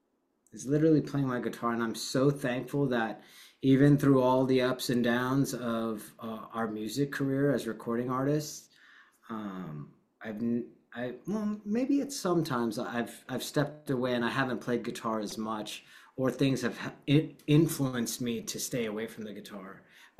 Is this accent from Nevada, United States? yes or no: yes; Las Vegas, Nevada, United States; born there; I was born in Las Vegas, Nevada